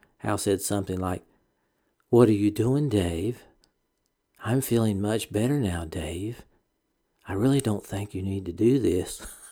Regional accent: the South, United States; accent: southern; We used a landline telephone instead of my Blue Yeti microphone, so my southern accent really came out loud and clear.

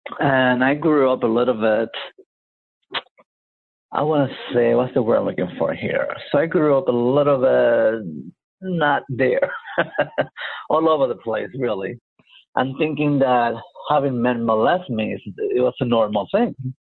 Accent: Santurce, Puerto Rico; born there; I was born in Puerto Rico, in Santurce, Puerto Rico.

